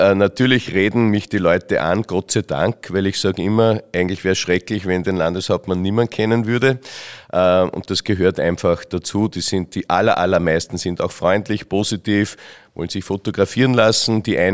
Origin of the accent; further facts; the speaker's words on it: Wolfern, Upper Austria, Austria; Gerade auch bei uns daheim in Wolfern ist das Wirtschaftsleben enorm gewachsen.